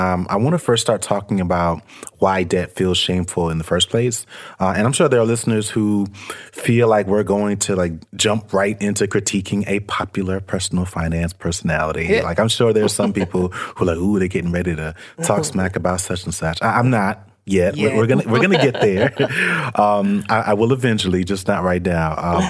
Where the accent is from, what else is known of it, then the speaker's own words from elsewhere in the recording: New York City, New York, United States; I grew up in poverty. I grew up in Brooklyn, New York City. It was tough back in those days.